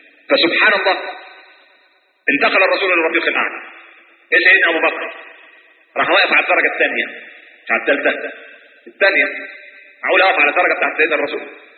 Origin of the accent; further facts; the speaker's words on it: Cairo, Cairo Governorate, Egypt; انا مصري، انا من السيدة زينب